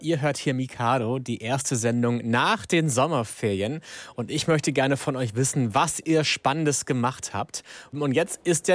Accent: Northern Germany, Germany; ich bin in Deutschland, in Norddeutschland aufgewachsen und lebe mein ganzes Leben lang

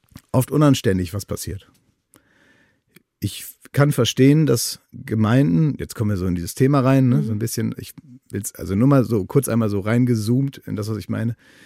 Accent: Oldenburg, Lower Saxony, Germany; Ich komme aus Oldenburg und da ist die allgemeine Stimmung, zumindest in meinem Leben, in dem ich groß werden durfte

